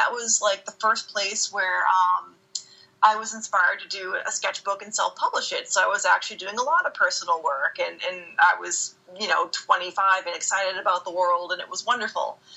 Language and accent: English; East Coast, United States; I still wanted to do animation, but I didn't know how I was going to get there, because I'm from the East Coast.